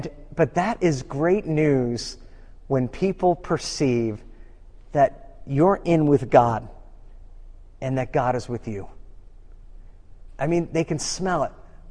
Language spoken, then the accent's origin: English; New York, United States; I'm a New Yorker. I'm living in Illinois. New Yorkers are aggressive drivers.